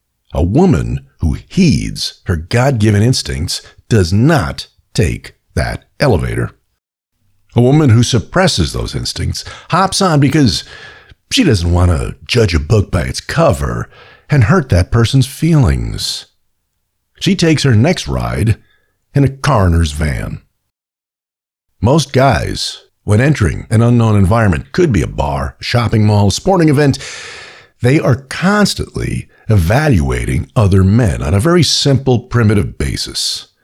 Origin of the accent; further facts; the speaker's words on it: New York City, New York, United States; Growing up in New York City, becoming adept at sizing up other people was essential to survival.